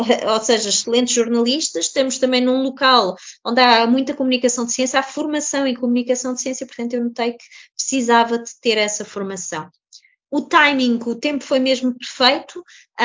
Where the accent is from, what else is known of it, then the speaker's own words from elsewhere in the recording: Portugal; moved away as an adult; also born or lived in Netherlands; eu saí porque eu saí de Portugal, porque queria fazer astrobiologia para fora de Portugal.